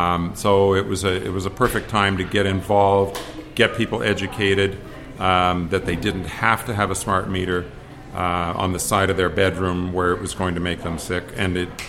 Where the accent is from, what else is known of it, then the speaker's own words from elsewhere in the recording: Ontario, Canada; moved away as an adult; Well, I'm originally from Ontario, where I practiced as a naturopathic physician and chiropractor for many years.